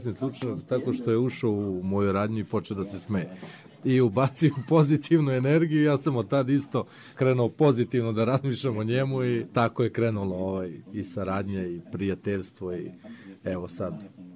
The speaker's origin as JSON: {"language": "Serbian", "region": "Belgrade", "country": "Serbia", "said": "dolazim iz Beograda."}